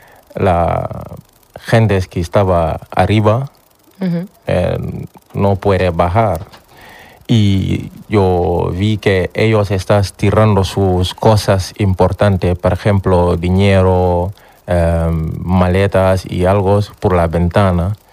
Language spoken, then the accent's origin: Spanish; Gambia; Spanish is a second language; moved away as an adult; now in Spain; soy de Gambia y soy un marinero ahí.